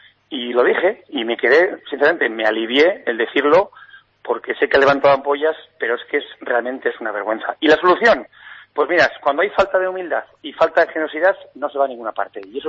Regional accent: Navarre, Spain; Porque somos navarros y mantemos la palabra

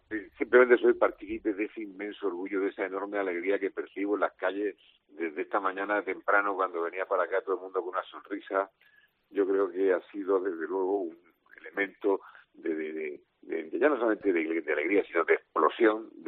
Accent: Region of Murcia, Spain; cuando nos preguntan de dónde somos, a los murcianos siempre tenemos que decir, nosotros somos de donde Carlos Alcaraz

